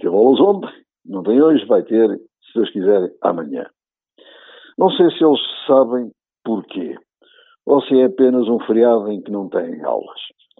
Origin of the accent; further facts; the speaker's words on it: Portugal; para que eles percebam que somos portugueses, apesar de vivermos na Europa, no mundo global, mas somos portugueses